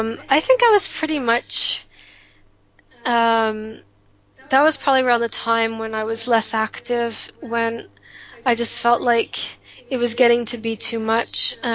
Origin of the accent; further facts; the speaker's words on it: Sarnia, Ontario, Canada; growing up in Canada, you know, definitely we were connected to the States, especially being, I mean, Sarnia is a border town. You know, there's only a river that separates Ontario and Michigan. And, you know, we're very affected by American culture and American Mormonism.